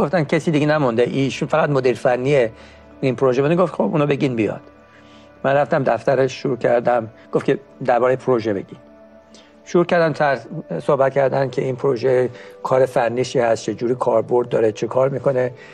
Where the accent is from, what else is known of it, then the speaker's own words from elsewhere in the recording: Iran; moved away as an adult; منم پس 3 ماه یا 4 ماه بعد از انقلاب از ایران اومدم بیرون